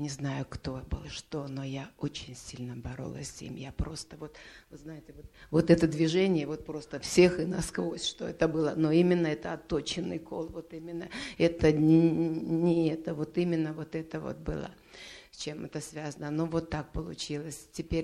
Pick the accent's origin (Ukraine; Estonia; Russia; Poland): Estonia; Tallinn, Harju County; Я из Таллина.